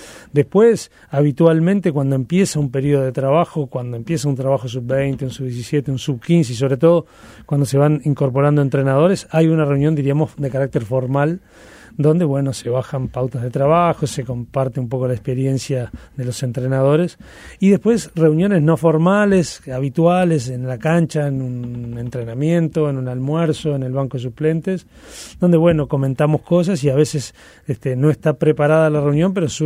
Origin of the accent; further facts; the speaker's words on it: Montevideo, Uruguay; Yo soy actualmente de Uruguayana de Ascenso, diríamos Bellavista, Capurro, ahí cerca del Prado.